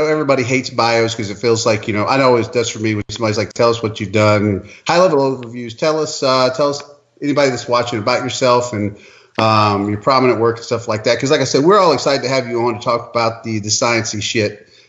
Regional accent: Louisiana, United States; I grew up in Louisiana, yeah.

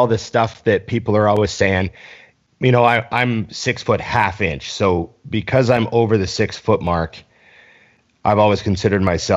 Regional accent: Canada; I know, I'm Canadian.

